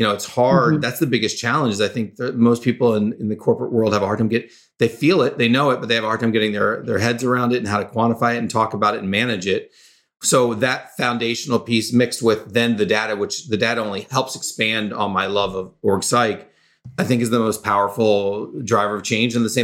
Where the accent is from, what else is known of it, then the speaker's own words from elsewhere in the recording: Florida, United States; moved away as an adult; During that time, I had come to California. I grew up in Florida. I loved California, so I moved back and set up my life here.